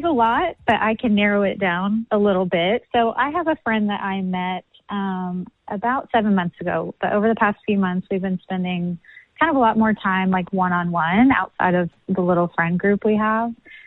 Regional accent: Dallas, Texas, United States; I'm from Dallas, yeah.

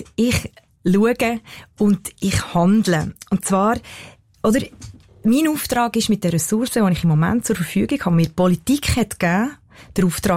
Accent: Switzerland; first language Spanish; German is a second language; Schweizerdeutsch ist gleich wie meine Muttersprache. Ich bin aufgewachsen, habe sofort Schweizerdeutsch gelernt. Es ist viel die reichere Sprache für mich, auch das grössere Vokabular. Es ist meine Herzenssprache, gleichwohl, obwohl Spanisch meine Ursprungssprache ist.

